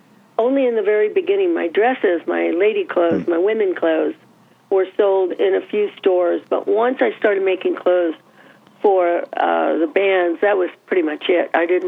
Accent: Antioch, California, United States; by the way, California is my home. I was born and raised in Antioch, California.

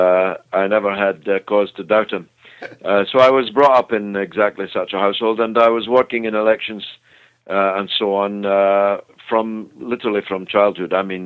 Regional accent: Scotland, United Kingdom; now in London, United Kingdom; as a Scottish MP

